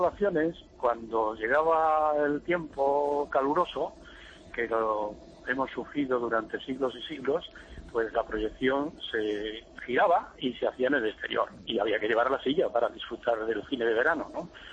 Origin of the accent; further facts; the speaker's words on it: Extremadura, Spain; El cine en verano en mi pueblo, yo nací en el 45, o sea que ya os podéis suponer, la Lola de los Puertos la vi en cine de verano.